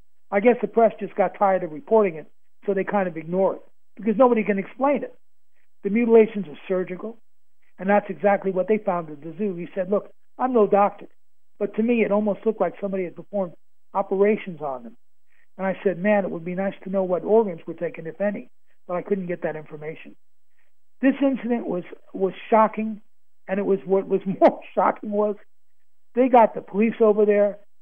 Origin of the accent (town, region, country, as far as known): Queens, New York, United States; born or raised there